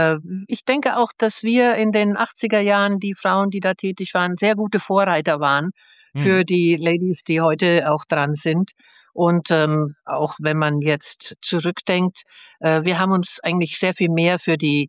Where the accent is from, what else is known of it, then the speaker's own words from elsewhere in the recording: Munich, Bavaria, Germany; für mich als Münchnerin